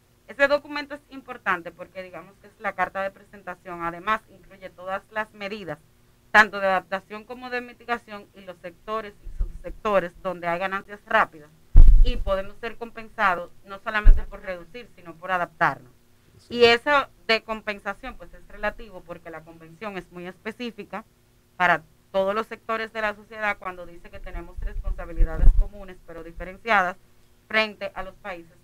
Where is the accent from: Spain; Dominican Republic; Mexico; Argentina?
Dominican Republic; cuando digo nuestro me refiero a yo como ciudadana dominicana